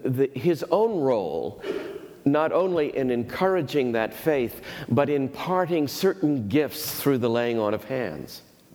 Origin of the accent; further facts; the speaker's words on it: the South, United States; I'm a Southerner, so that's part of our culture.